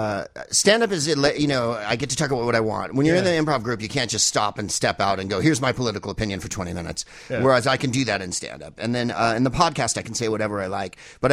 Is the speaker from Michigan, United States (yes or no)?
no; San Francisco, California, United States; I knew Robin because I'm from San Francisco, so I knew him over the years.